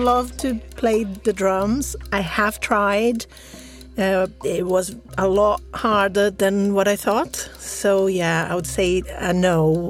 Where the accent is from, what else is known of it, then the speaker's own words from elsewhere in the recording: Brazil; moved away as an adult; also born or lived in London; now in United Kingdom; I used to live in London before, and I'm from Brazil. So, I mean, obviously, originally, I lived in Brazil. But I've been in the UK for a very long time, for 30 years now.